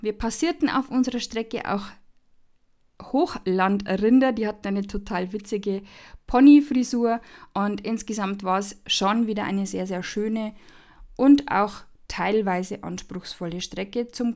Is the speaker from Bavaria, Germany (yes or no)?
yes; Sulzbach-Rosenberg, Bavaria, Germany; Ausgangspunkt der Wanderung ist Sulzbach-Rosenberg, meine Heimatstadt.